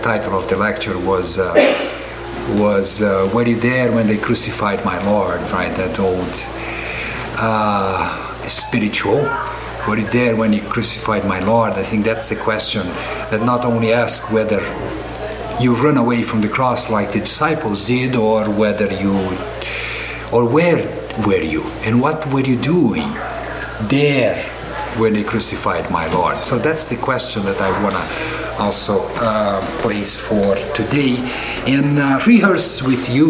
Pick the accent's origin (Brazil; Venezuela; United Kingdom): Brazil; English is a second language; now in Chicago, United States; I come from Brazil, and I have been teaching for the last 3 years in Chicago at the Lutheran School of Theology there.